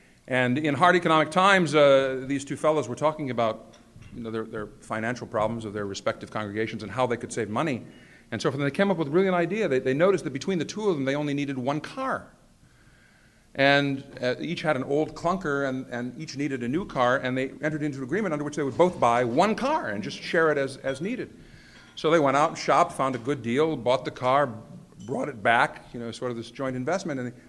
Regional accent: Gary, Indiana, United States; But no, actually, I am from Gary, Indiana. I was born and reared there

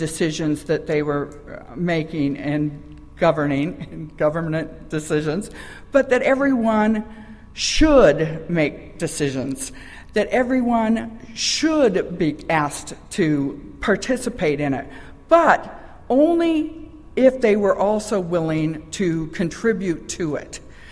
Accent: Utah, United States; I come from Utah, which is one of the healthiest states in the nation

